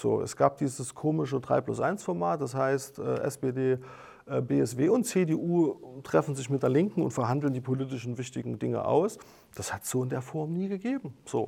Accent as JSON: {"language": "German", "region": "Thuringia", "country": "Germany", "said": "ich komme ja aus dem Altenburger Land"}